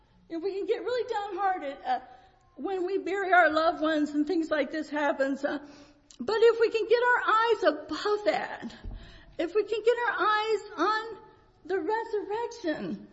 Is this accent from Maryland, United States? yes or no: no; Richlands, Virginia, United States; born there; I was born in Virginia, Richlands, Virginia.